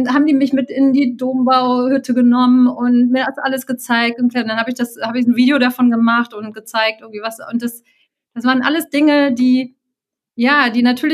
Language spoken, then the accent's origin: German; Cologne, North Rhine-Westphalia, Germany; born there; Ich bin geborene Kölnerin.